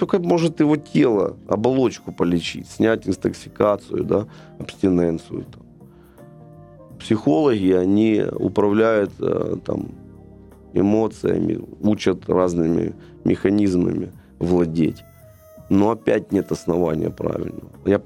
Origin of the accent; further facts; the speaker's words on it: Crimea, Ukraine; Тем более я из Крыма, а там как бы достаточно большое количество всегда было вокруг этого.